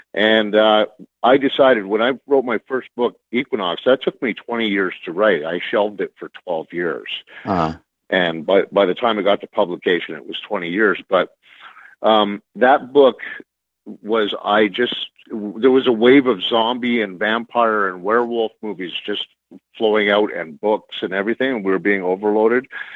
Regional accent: Canada; hey, listen, just let you know, I'm a writer from Canada.

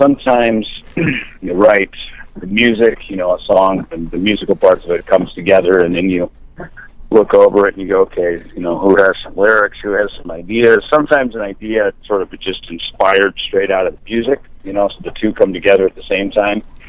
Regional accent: Minnesota, United States; I actually brought Dave back to the farm where I grew up in Minnesota

